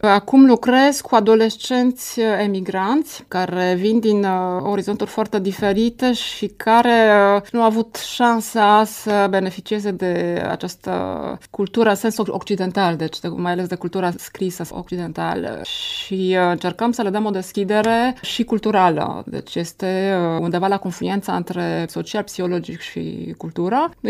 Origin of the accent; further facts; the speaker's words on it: Cluj-Napoca, Cluj County, Romania; Eu sunt din Cluj, mi-a tihnit și aici la Iași.